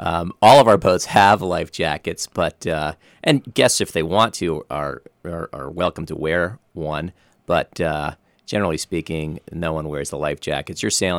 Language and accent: English; Newport, Rhode Island, United States; Well, I'm from Newport, and Newport is pretty much the sailing capital of the world